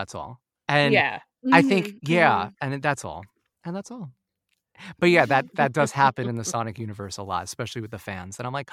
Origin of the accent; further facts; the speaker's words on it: New York, United States; I am from New York. Trust me.